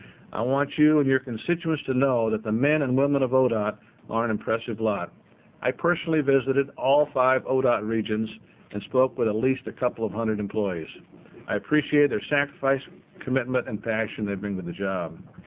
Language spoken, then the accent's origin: English; Medford, Oregon, United States; I'm from Medford.